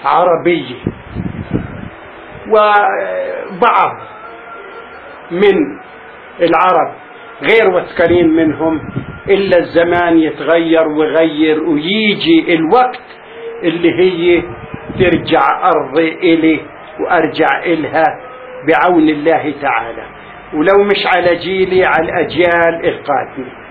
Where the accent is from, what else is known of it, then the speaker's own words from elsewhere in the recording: Palestine; moved away; هذا البرنامج هو كان أمنيتي من تاريخ ما طلعت من فلسطين